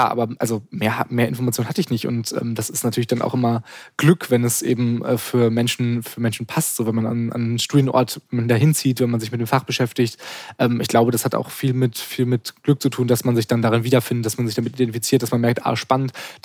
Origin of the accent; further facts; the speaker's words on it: North Rhine-Westphalia, Germany; now in Lüneburg, Germany; Also ich komme aus NRW und war vorher noch nie in Lüneburg